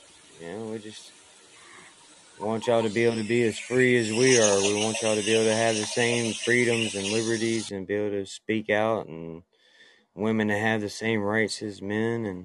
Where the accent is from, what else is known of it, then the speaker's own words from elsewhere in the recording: South Carolina, United States; South Carolina. South Carolina is the state I'm from.